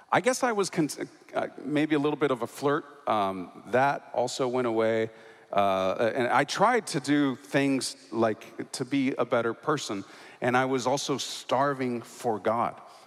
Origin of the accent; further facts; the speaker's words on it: California, United States; born there; also born or lived in Mexico; I was born in California. I've lived all over Northern California, Southern California, and I lived in Mexico for 3 years.